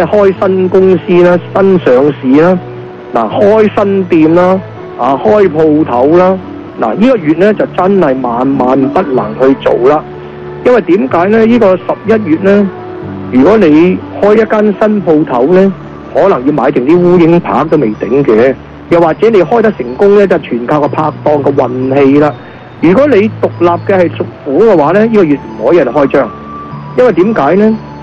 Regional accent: Guangdong, China; 正所謂我哋廣東人話齋，一人計短就二人計長咧

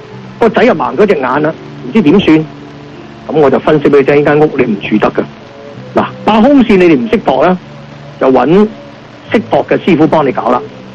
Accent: Hong Kong; 正所謂我哋香港人話齋蒲到天光都唔願翻屋企啊嗰只

